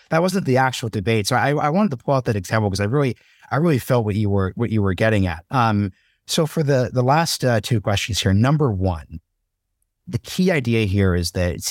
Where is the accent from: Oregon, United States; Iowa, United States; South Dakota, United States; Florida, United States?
Oregon, United States; Shadi, I have to fact check you. I am from Oregon.